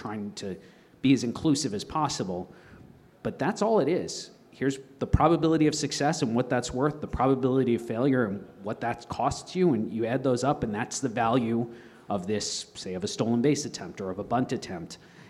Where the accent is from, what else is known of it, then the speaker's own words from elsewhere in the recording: New York, United States; I grew up on Long Island. Newsday was the daily paper, and the Yankees and Mets broadcasters.